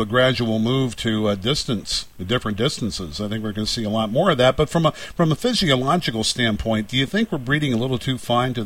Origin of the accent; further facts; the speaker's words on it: London, Ontario, Canada; not too far from my hometown of London, Ontario